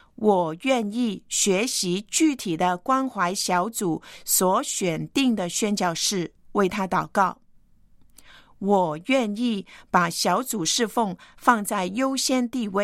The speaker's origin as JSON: {"language": "Chinese", "country": "Hong Kong", "said": "由于生活的环境，我从小就认识不少在香港土生土长的南亚裔的居民，但是正如很多香港人一样，我对这个群体的感觉始终觉得他们是外族人"}